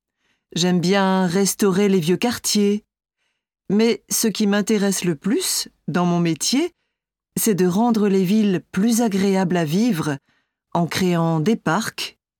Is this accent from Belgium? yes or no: yes; Belgium; now in Luxembourg; Je suis venue habiter ici il y a une dizaine d'années. Mais je suis née en Belgique et j'y ai passé toute mon enfance. Chez moi, on parlait français et allemand, car ma mère est allemande.